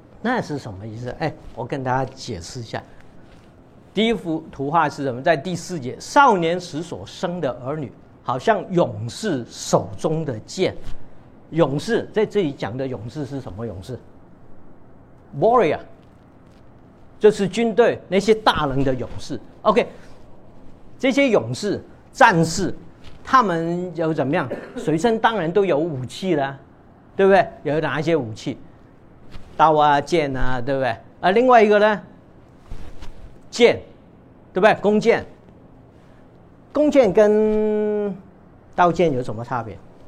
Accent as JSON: {"language": "Chinese", "country": "China", "lives_now": "United States", "said": "那像比如说我们中国人现在在美国了"}